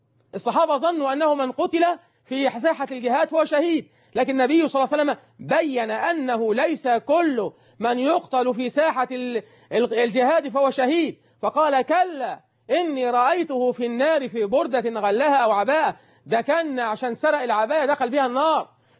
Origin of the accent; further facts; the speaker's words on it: Suez, Suez Governorate, Egypt; والذي حدث في بلدنا السويس